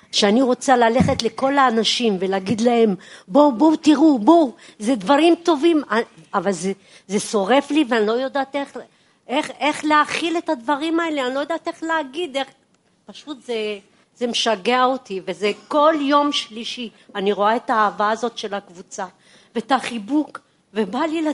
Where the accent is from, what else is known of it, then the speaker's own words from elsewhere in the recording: Rishon LeZion, Central District, Israel; אני מראשון, סליחה, אני מראשון.